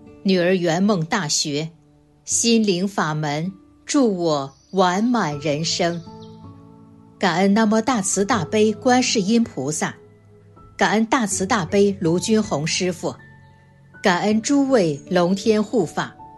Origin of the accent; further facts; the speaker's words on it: Loudi, Hunan, China; 我来自湖南娄底